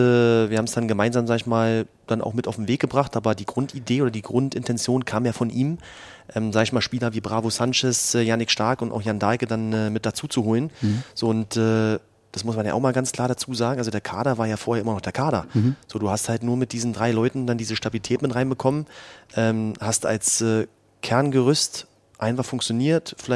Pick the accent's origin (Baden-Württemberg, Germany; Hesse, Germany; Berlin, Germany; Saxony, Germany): Berlin, Germany; ich bin groß geworden in Marzahn, in einem typischen Elfgeschosser. Parterre haben wir gewohnt, ganz unten.